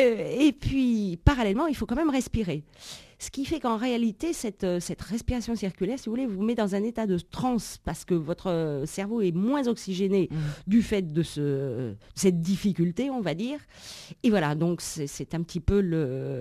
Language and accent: French; Paris, Île-de-France, France; now in Carcassonne, France; Je suis parisienne de souche. Mmh. J'ai fait un petit détour par le Bordelais et je voulais m'approcher du soleil et du tourisme. Et je me suis arrêtée à Carcassonne